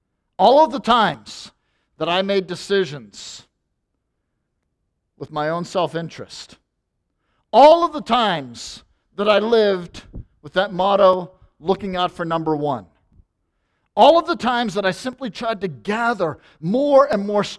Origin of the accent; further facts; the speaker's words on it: Pittsburgh, Pennsylvania, United States; but my brother and I, growing up in Pittsburgh, would watch studio wrestling.